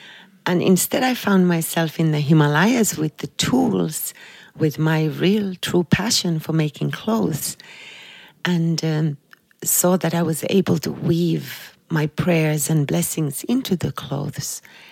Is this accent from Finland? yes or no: yes; Finland; moved away as an adult; her request to leave my home country, Finland, and travel to India to study with Osho. And so I left on that journey, year 95